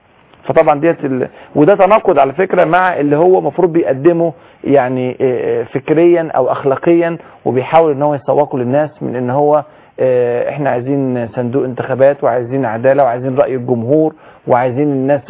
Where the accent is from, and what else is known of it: Egypt